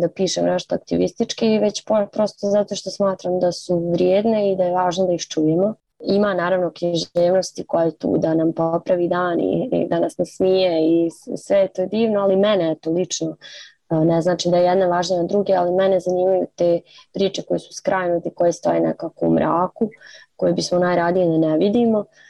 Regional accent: Zagreb, City of Zagreb, Croatia; born there; da sam rođena u Zagrebu.

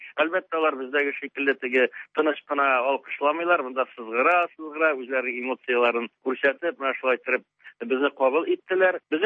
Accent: Tatarstan, Russia; безнең Татарстаннан икәнен, татарлар икәнен

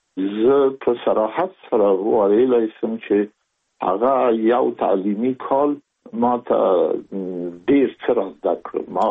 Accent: Kabul, Afghanistan; زه زېږېدلی په کابل کې یم. د کابل په چارګي کې ګزرګاه پله ته ور څېرمه، او کلی د شکلا خان کلا، هلته زه زېږېدلی یم. خو یو درې یا څلور کاله وروسته زما کورنۍ بیا د مراد خان ته کډه شوې ده، چې هلته د پدري کلا ده.

